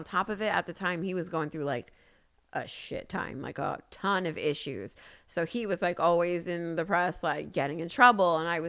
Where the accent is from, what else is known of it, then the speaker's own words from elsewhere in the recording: Queens, New York, United States; I grew up, you know, that apartment that I grew up in Queens, I mentioned that my dad was the super of the building.